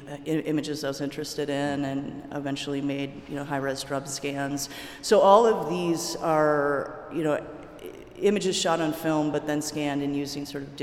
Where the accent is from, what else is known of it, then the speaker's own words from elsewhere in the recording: Michigan, United States; also born or lived in Chicago; But yeah, I grew up in Michigan, and you know, I started photography when I was sort of towards the end of high school